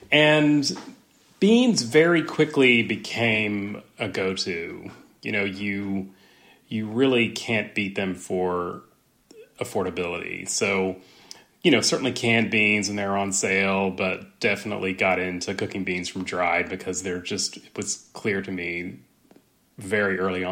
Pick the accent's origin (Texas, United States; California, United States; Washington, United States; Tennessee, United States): Texas, United States; I mean, I grew up in West Texas and we went out to eat at a lot of Tex-Mex restaurants